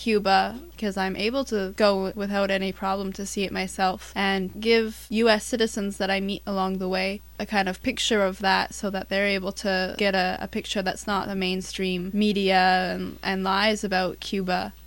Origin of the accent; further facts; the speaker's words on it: Vancouver, British Columbia, Canada; I'm from Vancouver, Canada.